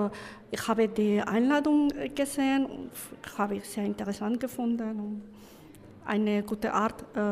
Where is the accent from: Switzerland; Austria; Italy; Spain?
Spain; now in Tübingen, Germany; Ich wohne auch hier in Tübingen und ich komme aus Spanien.